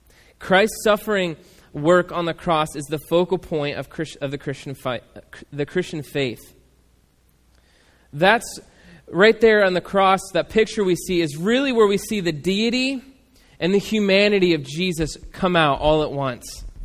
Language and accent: English; Newark, United States; we grew up in Newark, so it's a little redneck town, you know? There's a lot of racism that goes on there.